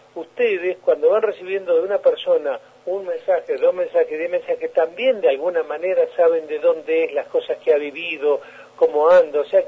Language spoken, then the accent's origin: Spanish; Santa Cruz, Argentina; also born or lived in Puerto Deseado; parte de mi familia es del 1865, de los galeses, así que viví en muchos lugares de la Patagonia por el laburo de mi viejo, pero para mí el lugar es toda la zona del Pinturas, la colonia La Pellegrini